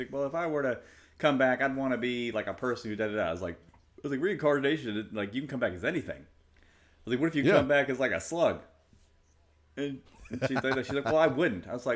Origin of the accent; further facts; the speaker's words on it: Kansas, United States; Because I grew up in Kansas, but I've heard of this before, but it's not anywhere near where I grew up.